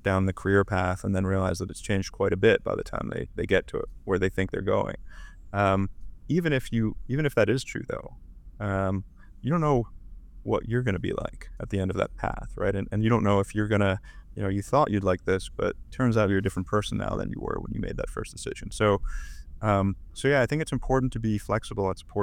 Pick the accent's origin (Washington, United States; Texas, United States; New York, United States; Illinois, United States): New York, United States; New York City; I grew up in New York City.